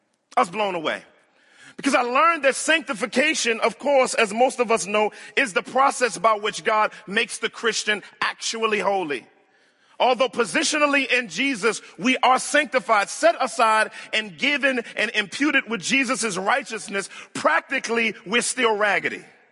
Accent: Washington, District of Columbia, United States; I grew up in inner city Washington, D.C. And in growing up in Washington, D.C., started off in the projects of Southwest Washington, D.C.

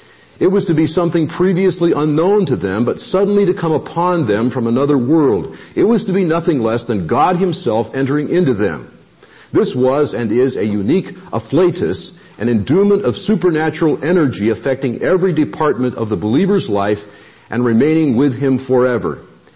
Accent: California, United States; I was born in California in 1937 into a family of farmers and teachers, which means we were conservative Republicans.

